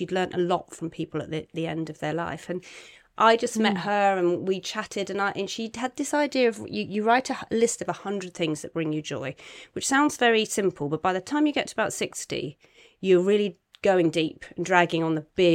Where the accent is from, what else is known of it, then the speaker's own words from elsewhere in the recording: South West England, United Kingdom; because I'm from Cornwall, I go back a lot